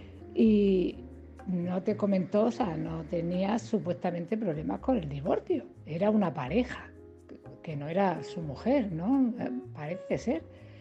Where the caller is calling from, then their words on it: Cartagena, Region of Murcia, Spain; de Cartagena.